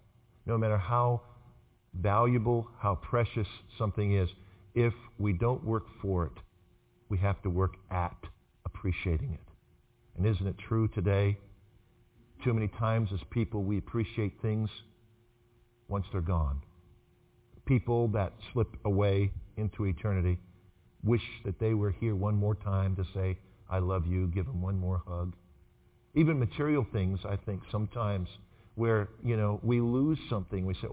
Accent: United States; most of us today do not appreciate the liberty that we have here in America. Because as American, most of us never done anything for it.

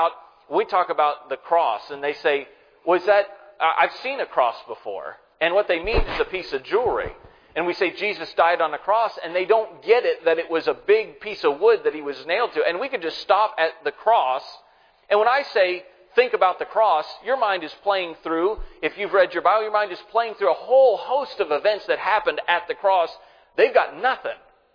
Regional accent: United States; I'm an American. I don't get a monarchy.

